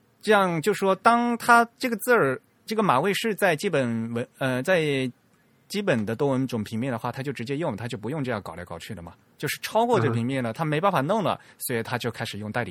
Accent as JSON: {"language": "Chinese", "country": "China", "said": "那对我们中国人来讲是比较浪费"}